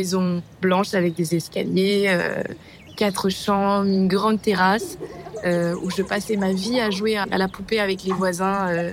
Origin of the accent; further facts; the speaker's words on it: Curepipe, Plaines Wilhems, Mauritius; actuellement, je vis dans le centre de l'île. J'ai grandi ici à l'île Maurice. Je suis née plus précisément à Curepipe. J'ai grandi à Saudenac, dans un pavillon, dans une chouette maison avec ma grande sœur.